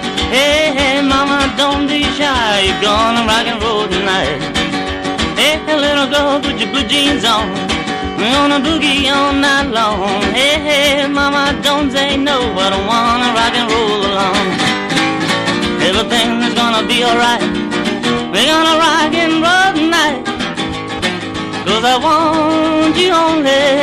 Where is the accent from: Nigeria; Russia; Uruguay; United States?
Uruguay; I was born in Uruguay, South America, you know, down south.